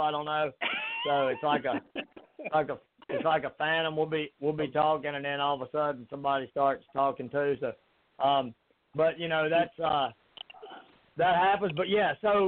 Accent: the South, United States; accent: Southern; Well, a lot of people do. That's my southern accent.

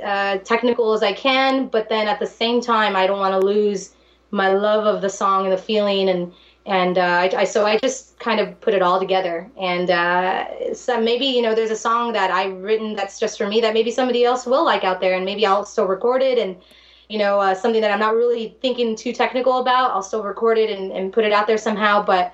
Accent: Texas, United States; I grew up here in South Texas where people love to dance, so my music is very danceable

